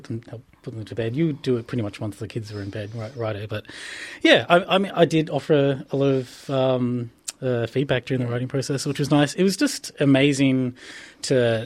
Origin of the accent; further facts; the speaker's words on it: Campbelltown, New South Wales, Australia; We're still in the Campbelltown area. I grew up in Campbelltown and grew up in the Burwood Croydon area.